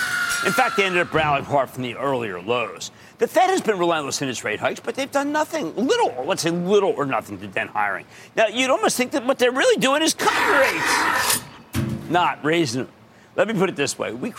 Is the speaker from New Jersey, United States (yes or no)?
yes; New Jersey, United States; Let's go to Donald in my home state of New Jersey.